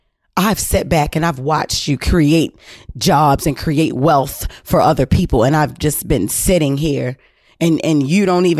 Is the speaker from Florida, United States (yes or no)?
no; Baltimore, Maryland, United States; We're both from Baltimore City. I've known this guy for at least 5+ years.